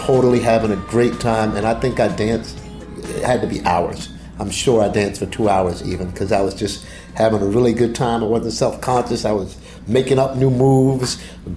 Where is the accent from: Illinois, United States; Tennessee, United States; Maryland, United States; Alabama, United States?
Maryland, United States; Baltimore; I was a black boy growing up in Edmondson Village in Baltimore, Maryland, which is, you know, not exactly it's a little bit rougher area. It can be a little bit rougher area at times. So I grew up there